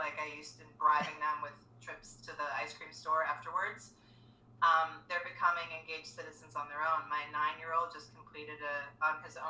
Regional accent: Arkansas, United States; now in Texas, United States; Oh, and I'm a Southerner. I'm from Arkansas and live in Texas.

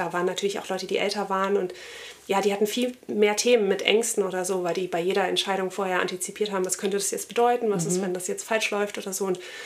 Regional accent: Rhineland, Germany; now in Munich, Germany; Ich komme aus dem Rheinland, bin aber in München stationiert

